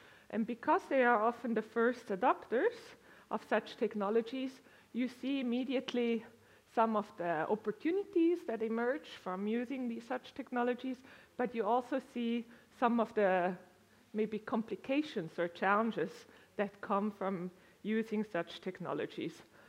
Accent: Colombia; also born or lived in Switzerland; now in United States; I grew up in Colombia, in Latin America, just for way of background. I then studied in Switzerland. I'm a psychologist by training, and I have been living and working in the United States for quite a long time.

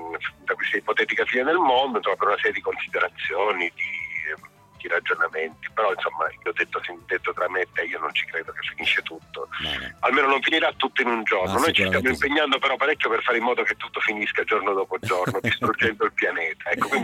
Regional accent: Sicily, Italy; la mia terra si sente, cioè, si sente che sono siciliano

